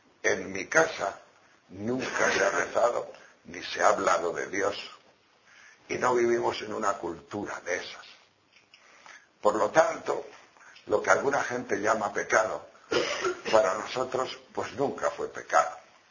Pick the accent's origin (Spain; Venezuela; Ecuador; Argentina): Spain; Es que yo soy español y no me suena eso.